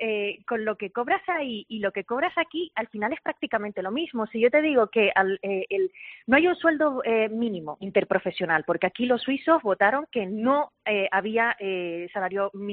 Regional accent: Canary Islands, Spain; yo soy española, pero soy tinerfeña, ¿no? Canaria y tinerfeña.

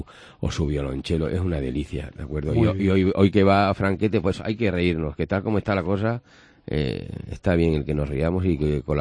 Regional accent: Extremadura, Spain; yo que soy del Valle del Ambroz, del espinazo pétreo de Castilla, como lo definió Unamuno

